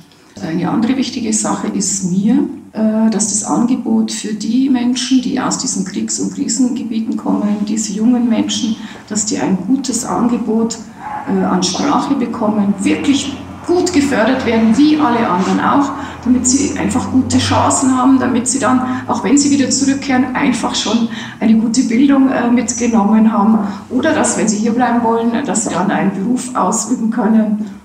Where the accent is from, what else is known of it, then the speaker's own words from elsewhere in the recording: Bavaria, Germany; born there; als gebürtige Oberpfälzerin natürlich auch durchsetzungsstark